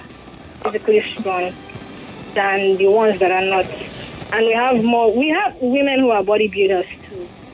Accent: Ecuador; from Ecuador.

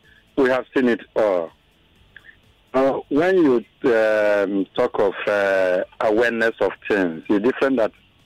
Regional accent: Ebonyi, Nigeria; I am from Ebonyi State.

